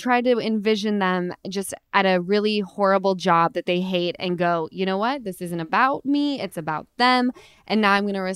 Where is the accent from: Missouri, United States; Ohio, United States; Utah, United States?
Utah, United States; now in Los Angeles, United States; I know, when you live in LA for a while, you start, like, I'm from Utah, right?